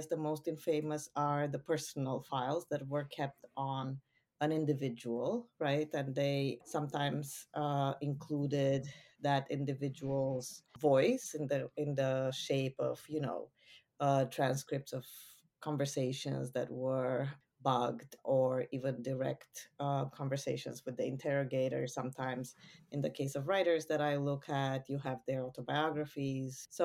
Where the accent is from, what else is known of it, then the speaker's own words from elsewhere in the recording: Romania; I was born in Romania in the 70s and grew up in the 80s in Ceausescu's Romania, which was probably one of the grimmest places in the socialist bloc in the 80s